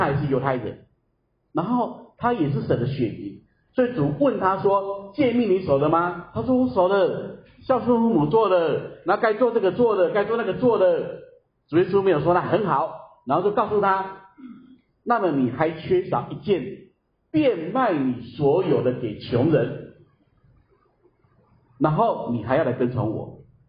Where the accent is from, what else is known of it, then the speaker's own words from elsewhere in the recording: Taiwan; 我们今天我们台湾人常说的比登天还难的意思